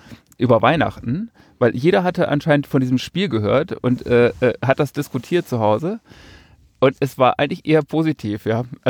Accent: Northern Germany, Germany; Ich komme aus Norddeutschland

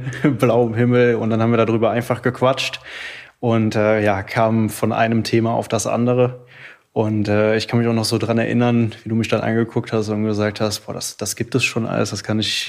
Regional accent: Baesweiler, North Rhine-Westphalia, Germany; Also ich komme aus Basweiler, das ist bei Aachen, also so circa 15 bis 20 Minuten entfernt, je nach Staulage.

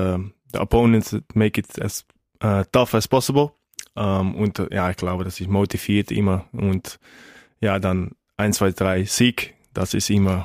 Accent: Netherlands; German is a second language; Bei uns in Niederland

